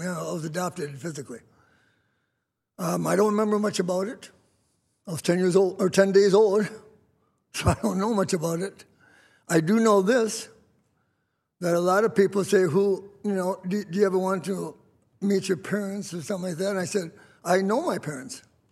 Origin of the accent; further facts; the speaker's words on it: Chicago, Illinois, United States; born there; But November 30th, 1936, I was born in Chicago, Illinois.